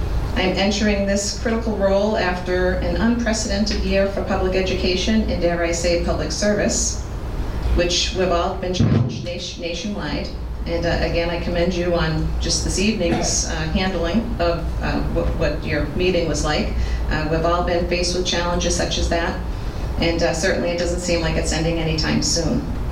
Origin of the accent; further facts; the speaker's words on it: Ireland; being an Irish person with a lot of emotion, you know, where I grew up.